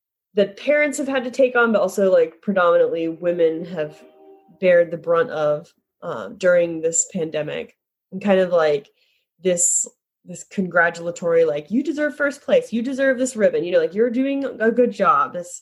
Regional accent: Kentucky, United States; I'm from Kentucky, so I feel like I saw a lot of horse show ribbons growing up from.

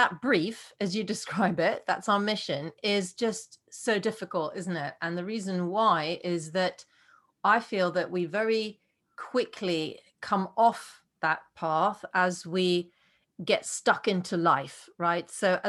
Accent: Oslo, Norway; I grew up in Norway, in Oslo, and it was quite a strict, sort of fairly formal kind of upbringing.

